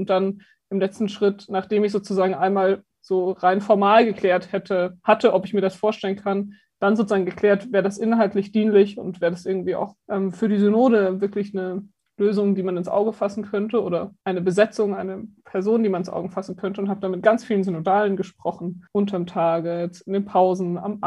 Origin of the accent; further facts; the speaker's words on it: Regensburg, Bavaria, Germany; Ich komme aus Regensburg.